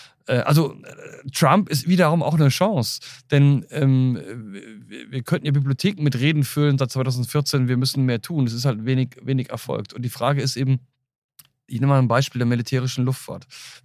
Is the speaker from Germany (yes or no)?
no; United Kingdom; naja, ich komme aus Großbritannien, da heißt es aber so